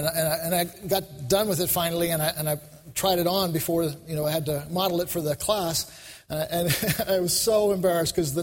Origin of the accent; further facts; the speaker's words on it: New York, United States; also born or lived in Texas; and I grew up in New York, so I didn't even hardly know what a horse was, let alone how to, wrangling.